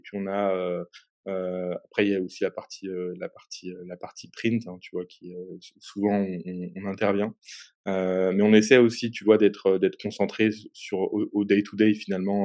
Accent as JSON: {"language": "French", "town": "Chambéry", "region": "Auvergne-Rhône-Alpes", "country": "France", "said": "Originaire de Chambéry."}